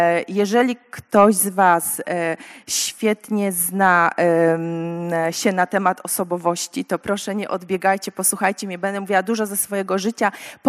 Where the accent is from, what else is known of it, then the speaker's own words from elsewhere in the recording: Wodzisław, Silesian Voivodeship, Poland; pochodzę z Wodzisławia.